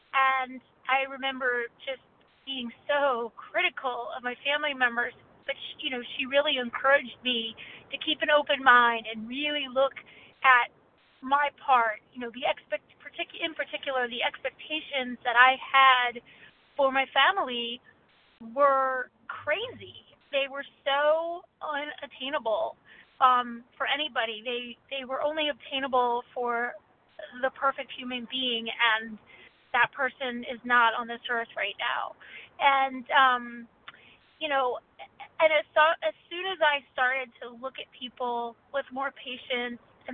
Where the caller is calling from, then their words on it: Maryland, United States; I'm calling from Maryland.